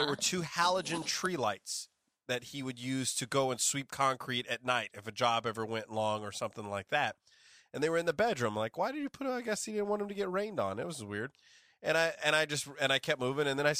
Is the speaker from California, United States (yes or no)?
yes; Modesto, California, United States; That's still there in Modesto, California, my hometown.